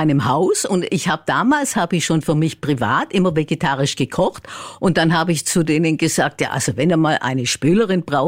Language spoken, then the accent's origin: German; Baden-Württemberg, Germany; now in Vienna, Austria; Ich komme aus Baden-Württemberg, ja. Aber ich wohne seit 36 Jahren in Meidling in Wien.